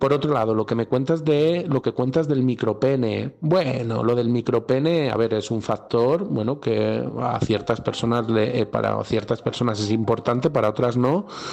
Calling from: Madrid, Community of Madrid, Spain; de Madrid y mi mensaje es

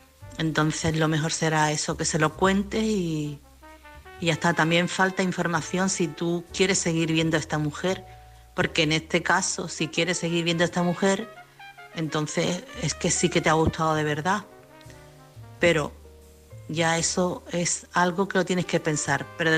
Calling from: Chiclana de la Frontera, Andalusia, Spain; de Chiclana.

